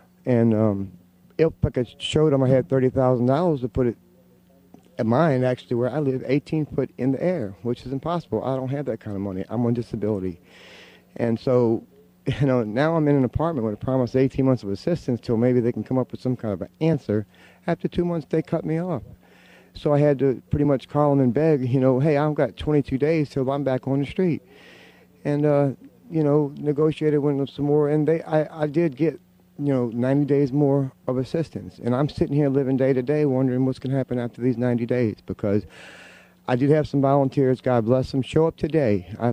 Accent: Waveland, Mississippi, United States; I'm from Waveland down here, where y'all are broadcasting, next to Pass Christian.

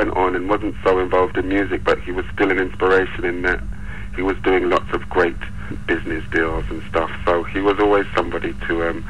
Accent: Stockwell, London, United Kingdom; I was brought up in Stockwell, near Brixton, and then we grew up at Lansdowne Green Estate.

